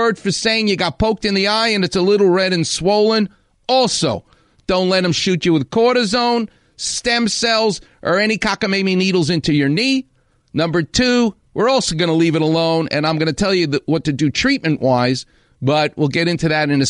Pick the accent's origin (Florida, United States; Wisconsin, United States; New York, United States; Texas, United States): New York, United States; And I've been to New York. I'm from New York.